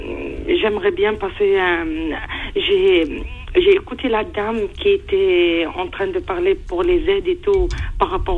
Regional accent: Tizi Ouzou, Tizi Ouzou Province, Algeria; also born or lived in Blida; Parce que moi je suis d'origine de Tizi-Ouzou.

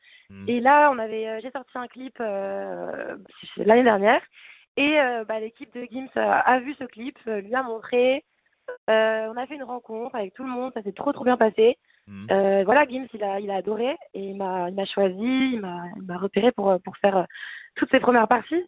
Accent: Nice, Provence-Alpes-Côte d'Azur, France; Il m'a accompagné dans pas mal d'endroits sur la Côte d'Azur, parce que je viens de Nice.

